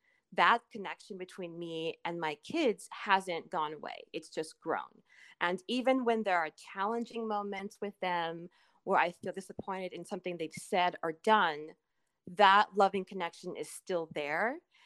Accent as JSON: {"language": "English", "town": "Juneau", "region": "Alaska", "country": "United States", "tie": "born or raised there", "said": "I've had to come to terms with the fact that growing up in Juneau, I wanted to be white."}